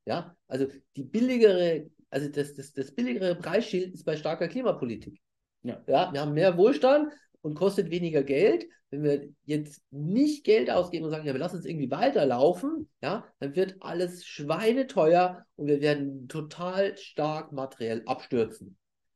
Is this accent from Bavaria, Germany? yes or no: yes; Regensburg, Bavaria, Germany; now in Hamburg, Germany; ich komme aus Regensburg